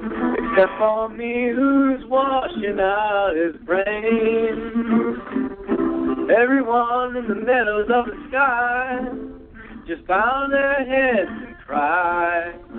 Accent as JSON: {"language": "English", "town": "Santa Cruz", "region": "California", "country": "United States", "said": "I'm from Santa Cruz, California."}